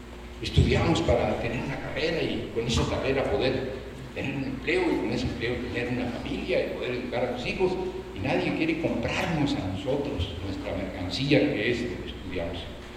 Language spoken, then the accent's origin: Spanish; San Pedro Mártir, Mexico City, Mexico; Yo soy de San Pedro Mártir